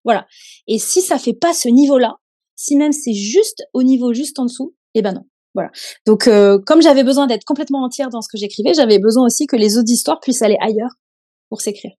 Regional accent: Toulon, Provence-Alpes-Côte d'Azur, France; moi, je suis née à Toulon. Ma grand-mère qui m'a élevée habitait à Toulon.

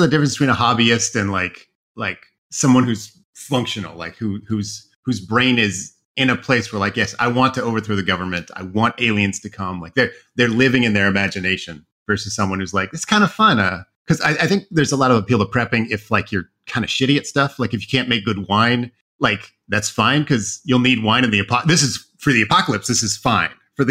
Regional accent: Oregon, United States; No, I grew up in Oregon, but okay. I ended up getting a scholarship to U of I for engineering.

